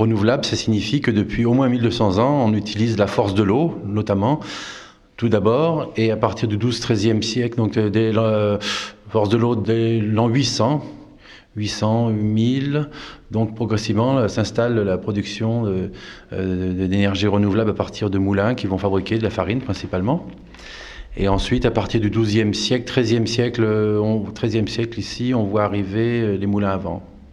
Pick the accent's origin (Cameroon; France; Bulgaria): France; born or raised there